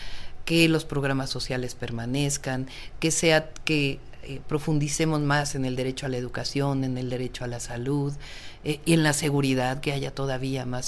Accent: Mexico City, Mexico; born there; Y en mi caso, pues nací en la Ciudad de México

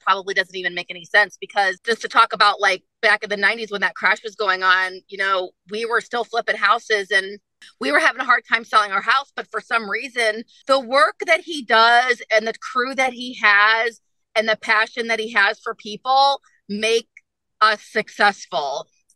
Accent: Chicago, Illinois, United States; At the time, I'm from Chicago. My husband's from Italy.

